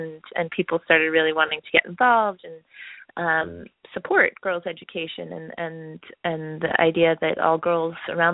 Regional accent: Vancouver, British Columbia, Canada; being a female myself and being raised in North America, I'm actually from Vancouver, Canada, originally

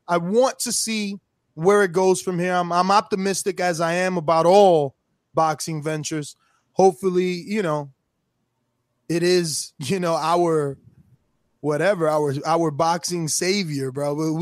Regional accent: New Jersey, United States; But look, I'm from New Jersey, bro.

